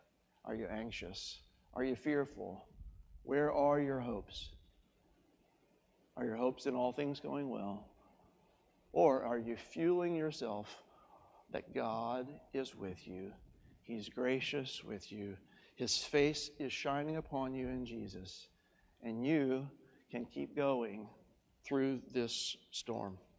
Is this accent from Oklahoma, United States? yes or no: yes; Oklahoma, United States; I was raised in Oklahoma, and we had a football team out there, and we won the national championship when I finished college